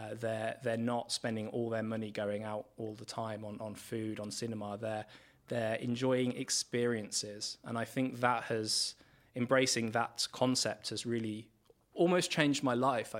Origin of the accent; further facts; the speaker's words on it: England, United Kingdom; now in Oslo, Norway; Oslo, I mean, I'm coming from England, and England has a lot in common with Norway.